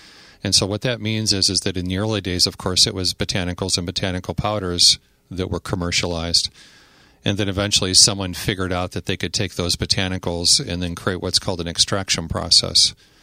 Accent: Chicago, Illinois, United States; now in New Mexico, United States; I grew up in Chicago, and it's a pleasure to be in a big city again because right now I live in the mountains in New Mexico.

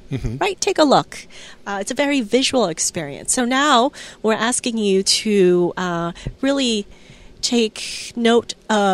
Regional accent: California, United States; also born or lived in New Jersey; My parents came from Taipei. They immigrated here in the 70s to California. And my brother and I grew up in both California and New Jersey.

